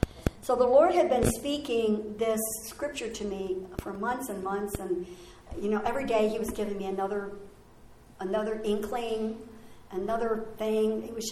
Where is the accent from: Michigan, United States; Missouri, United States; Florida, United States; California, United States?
Florida, United States; Orlando; born there; I was born in Orlando